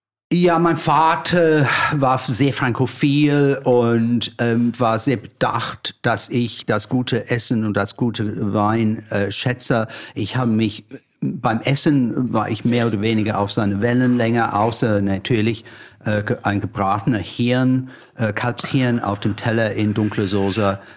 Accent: London, United Kingdom; German is a second language; ich stamme aus einer grüner, aber langweiliger Vorort von London. Auf der falschen Seite, der Südostseite.

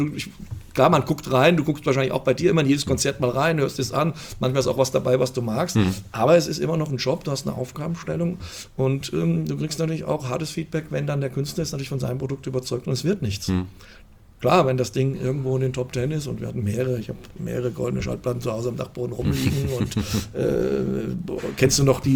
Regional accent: Fulda, Hesse, Germany; Fulda. Ja, der Entschluss kam dann, weil meine Frau ist auch ein Fulderer Mädchen, ist hier verwurzelt, familiär, und meine Mutter lebt hier noch in Fulda.

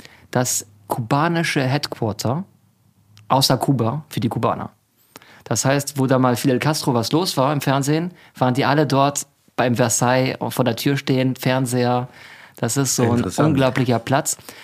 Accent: Monte Carlo, Monaco; also born or lived in Munich; ich bin in Monte Carlo aufgewachsen.

